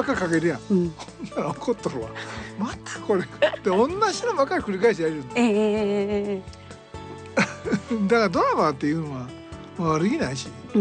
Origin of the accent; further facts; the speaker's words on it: Mukaijima, Kyoto, Japan; まあ、一応、私もその向島で生まれてんからね、